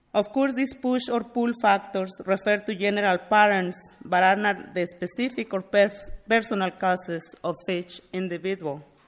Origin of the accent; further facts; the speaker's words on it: Aguascalientes, Mexico; now in Goshen, United States; I'm from Mexico. My hometown is Aguascalientes. I arrived here in Goshen in 1998. I settled here, and since then, I have lived in the same house on 13th Street.